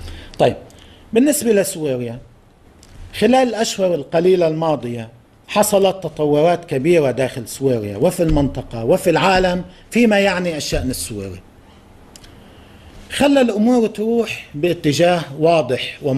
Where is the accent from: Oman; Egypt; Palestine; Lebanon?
Lebanon; كل شيء عندنا بلبنان أمنيا، اجتماعيا، إنسانيا